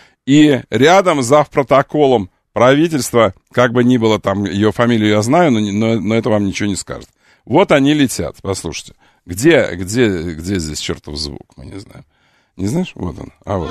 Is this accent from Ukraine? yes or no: yes; Ukraine; Я могу так говорить, извините, потому что я сам украинец.